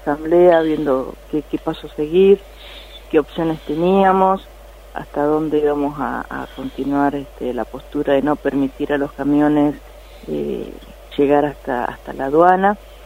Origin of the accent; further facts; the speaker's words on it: Argentina; ¿Quién defiende nuestro derecho como ciudadano y como argentino?